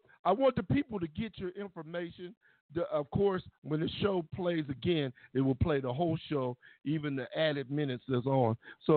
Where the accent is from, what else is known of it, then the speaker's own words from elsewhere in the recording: Ohio, United States; So, I mean, well, I'm not from the A. I'm from Ohio. This is where I'm born and raised, Midwest all the way.